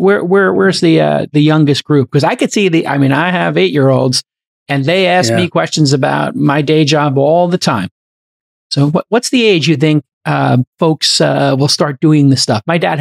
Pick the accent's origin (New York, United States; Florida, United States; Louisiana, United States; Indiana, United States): New York, United States; now in California, United States; Because I'm from the formerly great state of California. I grew up in New York.